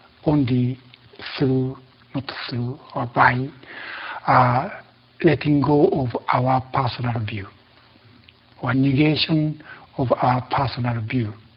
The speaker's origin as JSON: {"language": "English", "country": "Japan", "tie": "born or raised there", "said": "Because I was born in Japan and educated in Japanese society, my view is influenced by Japanese system of value."}